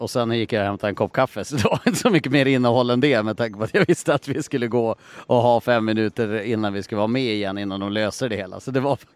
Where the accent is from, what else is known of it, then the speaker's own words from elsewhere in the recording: Skellefteå, Västerbotten County, Sweden; born there; Jag är ju född i Skellefteå